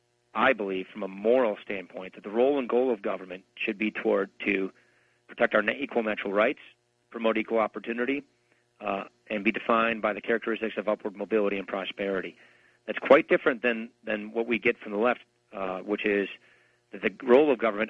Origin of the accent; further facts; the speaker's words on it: Wisconsin, United States; and look, I come from Wisconsin, right near Madison, where the Progressive Party was founded in Wisconsin